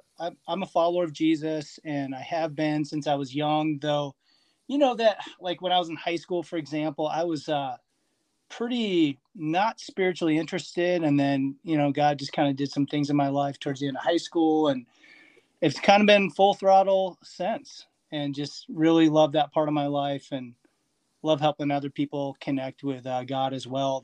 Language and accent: English; South Dakota, United States; So I grew up in South Dakota, so I'm one of those, you know, Midwest people